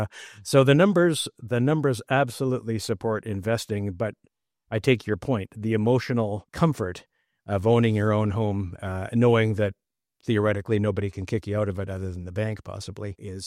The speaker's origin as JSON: {"language": "English", "town": "Regina", "region": "Saskatchewan", "country": "Canada", "tie": "born or raised there", "said": "I'm 71. I was born in 1954. And I grew up in Regina. My parents bought their first home when I was born for $11,000."}